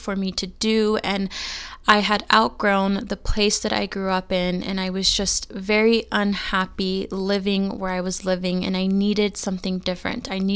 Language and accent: English; California, United States; in my heart, I'm a California girl through and through. But personally, I always hated living in my hometown specifically. I grew up in a relatively small and very conservative town in California.